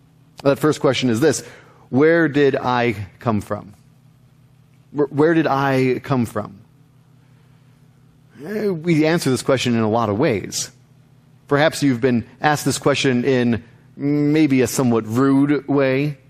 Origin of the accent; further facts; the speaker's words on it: New Jersey, United States; No, I claim here. I grew up in New Jersey or wherever.